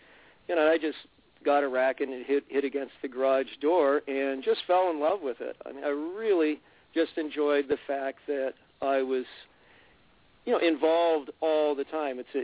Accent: Walnut Creek, California, United States; Well, Bill, I grew up in the East Bay in Walnut Creek, and that was in the late 50s, early 60s when I got started.

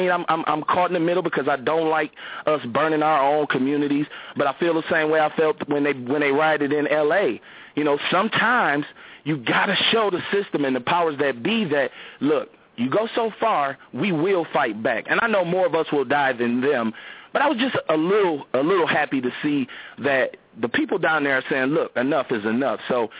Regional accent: Milwaukee, Wisconsin, United States; But on the other hand, I am from Milwaukee.

